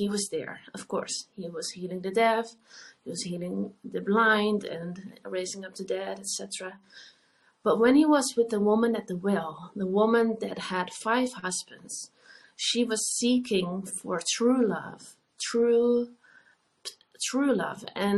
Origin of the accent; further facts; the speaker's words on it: Netherlands; I am from the Netherlands. I am a psychologist